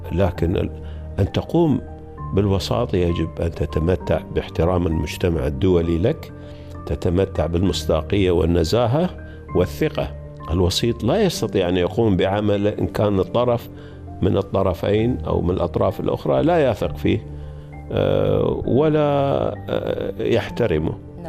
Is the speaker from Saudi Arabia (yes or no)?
no; Qatar; also born or lived in New York, United States; وأنا كقطري أفتخر أن اليوم أينما ذهبت وأسأل أنت من أين، أقول لهم دولة قطر. كثير من الأصدقاء والمعارف، أنا عشت في نيويورك، مدينة نيويورك بحكم عملي